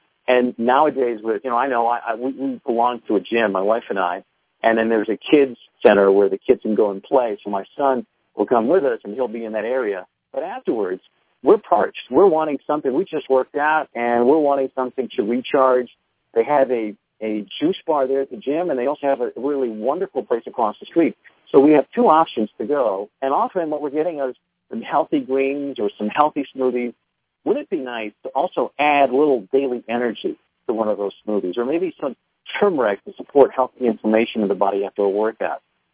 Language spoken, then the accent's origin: English; New York City, New York, United States; Even in the urban cities, I grew up in New York City, and I got to tell you, back then, small gardens, urban gardens weren't a big thing